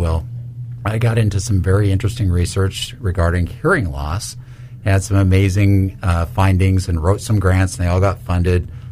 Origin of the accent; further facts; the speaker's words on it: Seattle, Washington, United States; I'm originally from the Seattle, Washington area